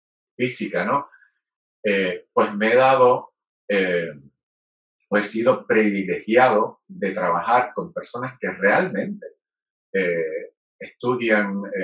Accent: Puerto Rico; yo como puertorriqueño

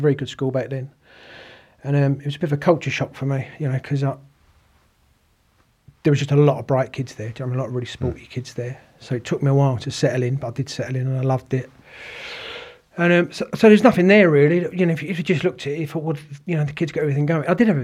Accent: Romford, London, United Kingdom; born there; Upbringing was good. Born in Romford. Parents from the East End. Just a good upbringing.

